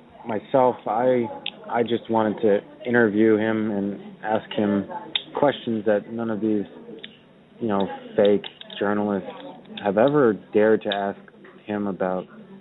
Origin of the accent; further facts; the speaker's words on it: New Jersey, United States; I grew up in the New York City area. I mean, I'm from New Jersey.